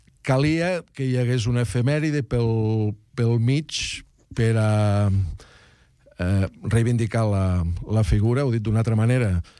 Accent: L'Ametlla de Mar, Catalonia, Spain; De la Cala, del Baix Ebre, l'Ametlla de Mar.

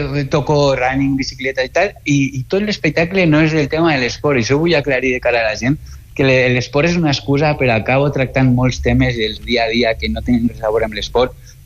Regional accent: Tarragona, Catalonia, Spain; els que som d'aquí, jo que soc de Tarragona

